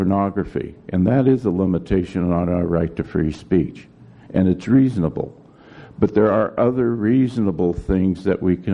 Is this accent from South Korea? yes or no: no; United States; because I enjoy the combat or interaction, because that makes me feel alive. That's why I'm an American.